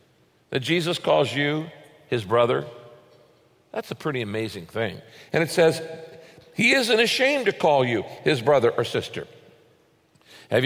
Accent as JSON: {"language": "English", "country": "United States", "said": "Yes, I am an American, but there's something more important than that."}